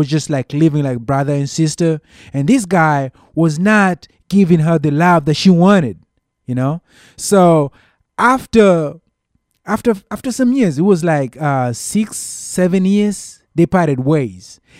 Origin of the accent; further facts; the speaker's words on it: Kenya; I'm from Kenya, and we don't get tired when we run.